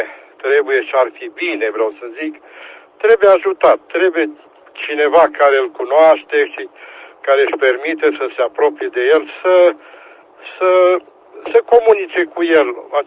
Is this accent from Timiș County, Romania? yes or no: yes; Timișoara, Timiș County, Romania; sunt din Timișoara